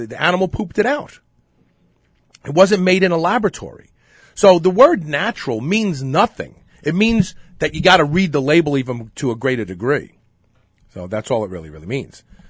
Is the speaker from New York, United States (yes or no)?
yes; Brooklyn, New York, United States; There was a young college student in Brooklyn, of all places, my hometown